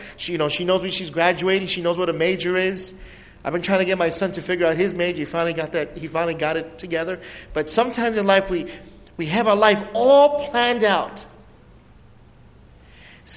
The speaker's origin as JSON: {"language": "English", "town": "New York City", "region": "New York", "country": "United States", "tie": "born or raised there", "lives_now": "Syracuse, United States", "said": "When I grew up in New York City, we know what gridlock is. I remember one time when I was first got here in Syracuse, they were saying we have a gridlock."}